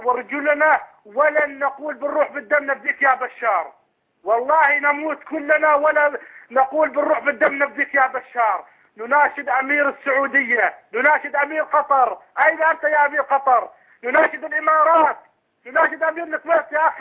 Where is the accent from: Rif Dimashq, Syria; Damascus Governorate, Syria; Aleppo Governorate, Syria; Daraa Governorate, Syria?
Daraa Governorate, Syria; Daraa; عندنا في درعا